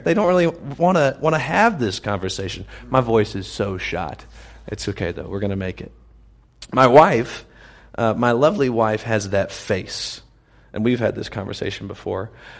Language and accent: English; Louisiana, United States; And I come from a culture that was very much that way. I'm from North Louisiana originally. Crazy religious.